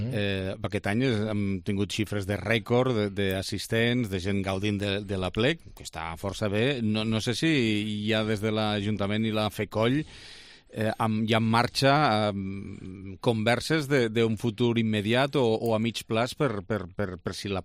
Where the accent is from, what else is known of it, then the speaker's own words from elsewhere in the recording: Lleida, Catalonia, Spain; born there; a Lleida, els que som nascuts a Lleida, tenim interioritzat que el mes de maig és un mes molt especial a Lleida